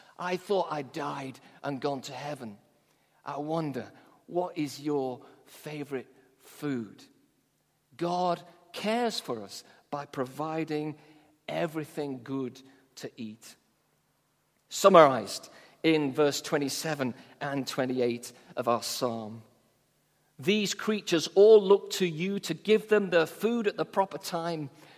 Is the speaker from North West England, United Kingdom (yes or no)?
yes; St Helens, North West England, United Kingdom; my hometown of St. Helens up in Lancashire.